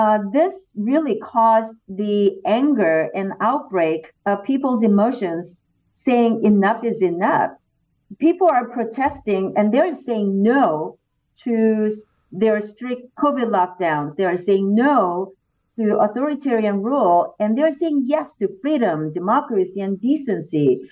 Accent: South Korea; now in United States; I remember growing up in South Korea as a young girl, watching the U.S., soldiers driving through our communities or the streets in South Korea where I lived.

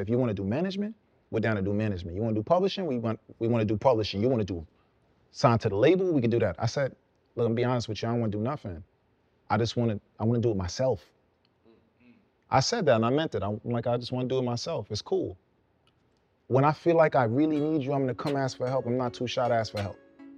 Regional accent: New York, United States; I was in L.A. at the time. I just happened to be in L.A. He didn't know I was from New York.

